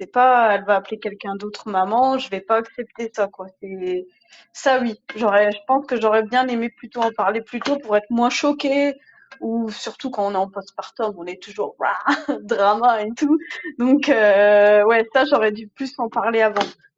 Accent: France; mais je suis française.

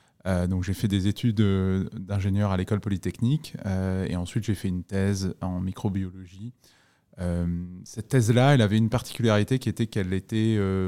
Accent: Pau, Nouvelle-Aquitaine, France; also born or lived in Africa; je viens de Pau parce que j'y ai passé mon lycée et ma prépa, mais en réalité, à 18 ans, j'avais passé la moitié de ma vie en Afrique. J'avais passé déjà 9 ans en Afrique en suivant mes parents

